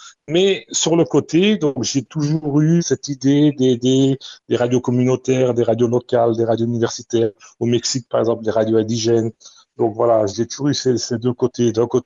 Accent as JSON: {"language": "French", "country": "Belgium", "moved": "yes", "said": "Donc je suis belge et j'ai quitté la Belgique en 1981."}